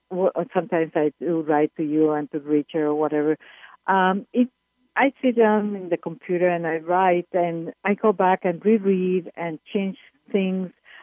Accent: Colombia; first language Spanish; English is a second language; I'm from Colombia, so my mother language is Spanish

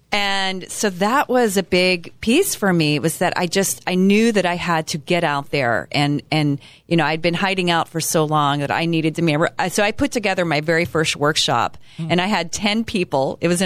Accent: Texas, United States; I grew up in Texas in the South, and it's like, I want to be good.

